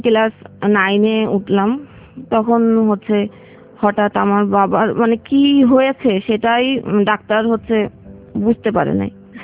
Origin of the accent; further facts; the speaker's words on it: Jessore, Khulna Division, Bangladesh; আমার বাড়ি হচ্ছে যশোর জেলার একদম প্রপারেই, টাউনে, সদর জেলার। গ্রামের পরিবেশ হয়তো একটু আধটু ছিল, কিন্তু শহরের মতো করেই আমি বড় হয়েছি।